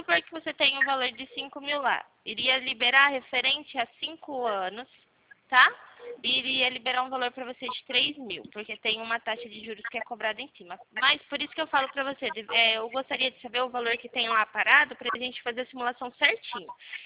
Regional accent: São Carlos, São Paulo, Brazil; Eu sou daqui de São Carlos

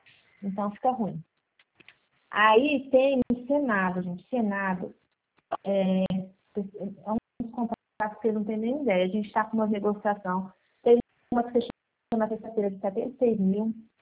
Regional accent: Araçatuba, São Paulo, Brazil; Eu sou de Araçatuba.

